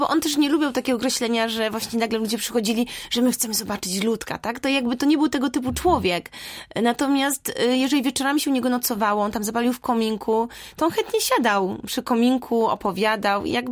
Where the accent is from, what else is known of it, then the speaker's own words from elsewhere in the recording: Sanok, Subcarpathian Voivodeship, Poland; ja pochodzę rodzinnie z Wetliny, ja się już wychowałam w Sanoku, ale moja mama, mój dziadek, pradziadek i tam kilka pokoleń też właściwie od z Wetliny pochodzimy.